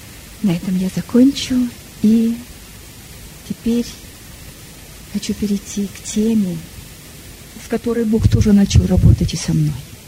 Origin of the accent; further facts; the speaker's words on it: Tulun, Irkutsk Oblast, Russia; когда я приехала к нему невестой из Сибири, из Тулуна.